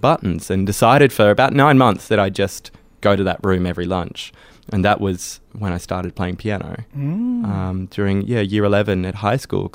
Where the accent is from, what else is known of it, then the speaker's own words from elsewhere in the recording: Sydney, New South Wales, Australia; Yeah, I am from the Sutherland Shire.